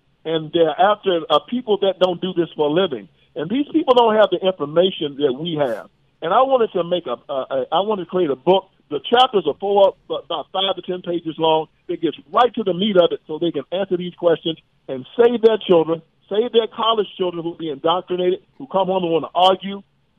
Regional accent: United States; And I'm an American.

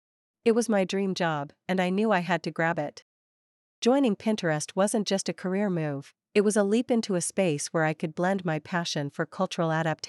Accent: Italy; Growing up in Italy, I learned that a short flight could transport you to an entirely different world.

